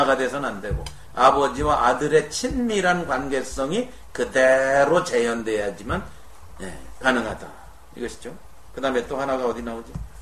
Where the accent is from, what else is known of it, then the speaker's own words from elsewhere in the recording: South Korea; now in United States; 뭐 우리도 미국에 와서 한국 사람끼리 지금 모였잖아.